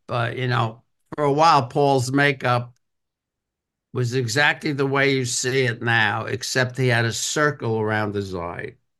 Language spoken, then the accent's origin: English; Bronx, New York, United States; From the time I grew up in the Bronx, I was the first kid to get bell bottoms.